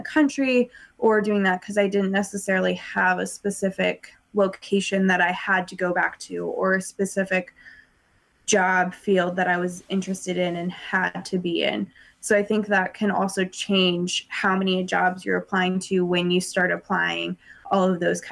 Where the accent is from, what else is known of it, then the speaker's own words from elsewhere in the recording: Colorado, United States; So I went to school in North Carolina and Duke, and I'm from Colorado.